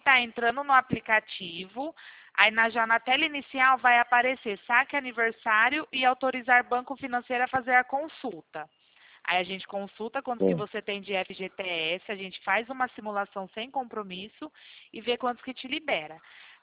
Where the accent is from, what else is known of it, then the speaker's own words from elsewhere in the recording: Rio Claro, São Paulo, Brazil; eu sou de Rio Claro, São Paulo.